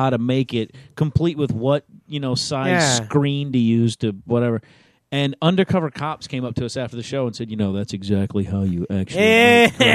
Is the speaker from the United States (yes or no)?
yes; Clio, Michigan, United States; And I'm from Clio